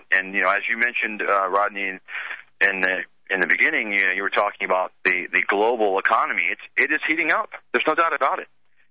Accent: United States; I did it first and foremost as an American.

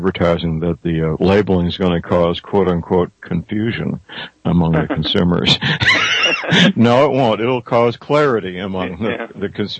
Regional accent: St. Louis, Missouri, United States; Monsanto, of course, is from my hometown, St. Louis, Missouri

